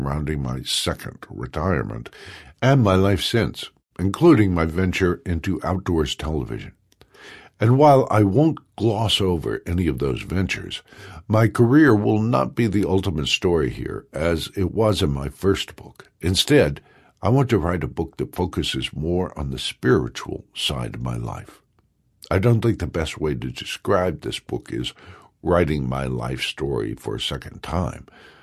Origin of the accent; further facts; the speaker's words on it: San Antonio, Texas, United States; 12-year-old growing up in San Antonio, Texas, I dreamed of wrestling for a living.